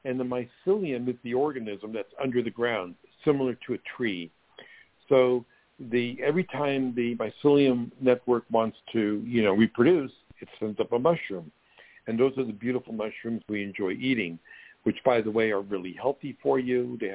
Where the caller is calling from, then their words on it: Los Angeles, California, United States; I'm calling you from L.A., California, in the Hollywood Hills.